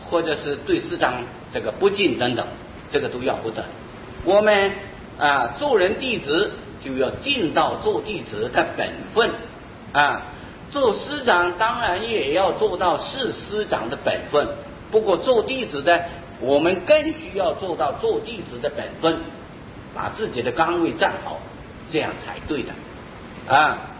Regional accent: China; 我们是中国人，应当是按照我们中国的道统啊

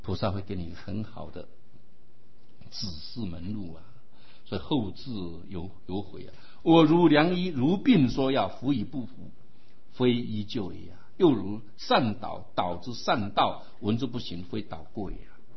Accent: China; 因为我们中国人情执很重

